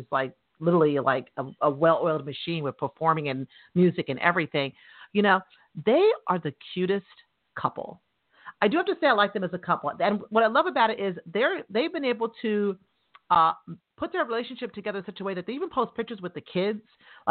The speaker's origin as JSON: {"language": "English", "region": "New York", "country": "United States", "said": "Now, if anybody knows anything about New Jersey, I just want you to know I'm from New York."}